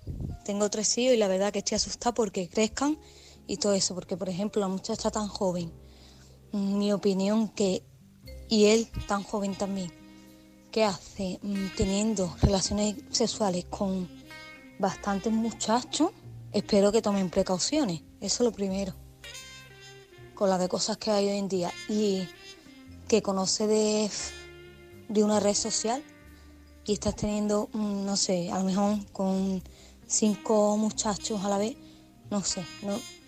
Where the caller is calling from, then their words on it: Málaga, Andalusia, Spain; de Málaga.